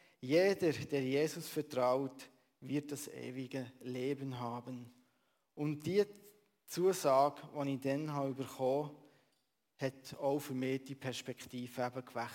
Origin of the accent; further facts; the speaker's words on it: Langnau im Emmental, Bern, Switzerland; typisch Dörfli, Wieler im schönen Emmental, das ist in der Nähe von Langnau im Emmental. Und dort durfte ich gewisse Jahre aufwachsen, in dem Krachen, wie man schön bei uns im Emmental sagt. Und ich merke, ich bin sehr ländlich aufgewachsen